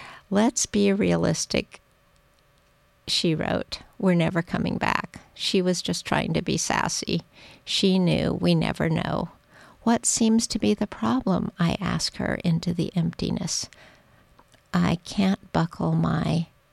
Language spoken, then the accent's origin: English; Arizona, United States; she grew up, of course, in Arkansas, and I grew up in Arizona, but my dad was from Mississippi